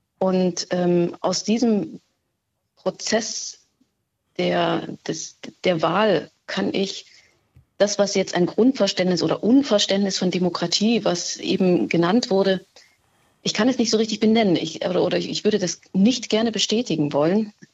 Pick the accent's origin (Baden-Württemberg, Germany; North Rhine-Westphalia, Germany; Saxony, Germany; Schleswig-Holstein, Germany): Saxony, Germany; now in Niesky, Germany; ich bin nicht Niesgierin. Ich bin jetzt erst hierher gezogen. Ich komme aus der Region, aber ich war vorher nicht alltäglich vor Ort